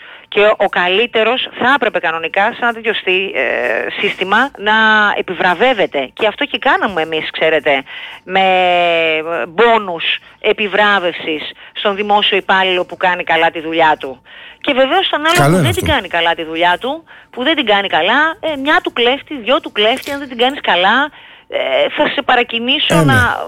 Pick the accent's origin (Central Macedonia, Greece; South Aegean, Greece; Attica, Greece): Central Macedonia, Greece; Thessaloniki; Εγώ, για παράδειγμα, που γεννήθηκα μεγάλο στη Θεσσαλονίκη